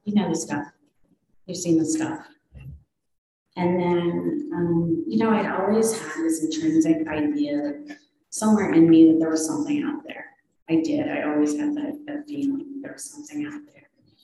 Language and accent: English; Galveston, Texas, United States; now in Chicago, United States; As you can't tell, I'm not from there. I'm from Texas. I was born in Galveston and lived about an hour from there, grew up there.